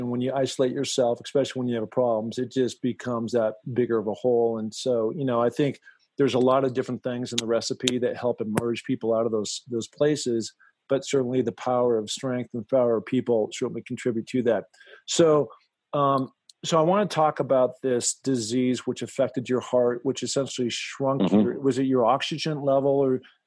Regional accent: Seattle, Washington, United States; And so growing up in the Northwest in Seattle, climbing and hiking with my dad on those lower mountains that you see around the great state

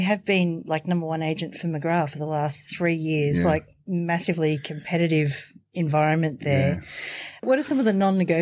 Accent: Central Coast, New South Wales, Australia; one of the largest real estate companies in my hometown of the Central Coast

